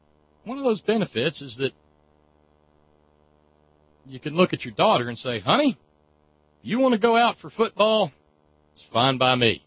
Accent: the South, United States; One of the fringe benefits, I guess, of being a Southerner who's raising a daughter in the 21st century

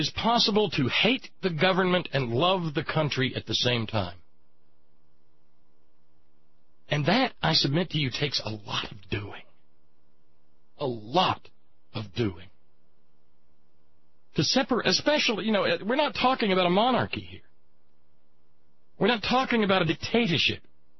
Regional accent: Alabama, United States; Man, that wasn't American where I grew up. Hating the government? No. And I grew up in Alabama.

